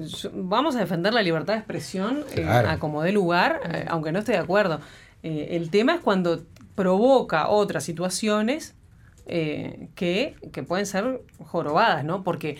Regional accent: Uruguay; Obviamente que Uruguay, y lo decimos con orgullo, ¿no? Como uruguayo, como uruguaya, ¿no?

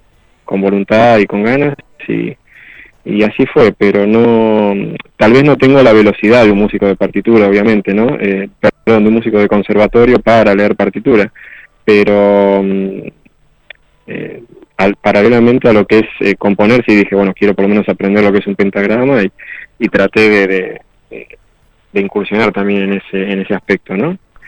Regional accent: Quilmes, Buenos Aires Province, Argentina; born there; He estudiado inglés de chiquito, desde los 7 años hasta los 17. Era en un instituto privado ahí en Quilmes, donde yo nací.

